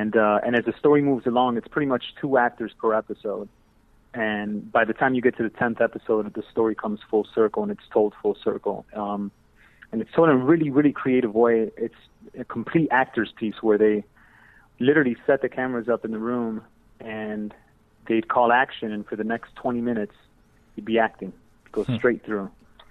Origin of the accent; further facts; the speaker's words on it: Chicago, Illinois, United States; You know, when I was growing up in Chicago, it was hard to, you know, look on TV and, you know, kind of see someone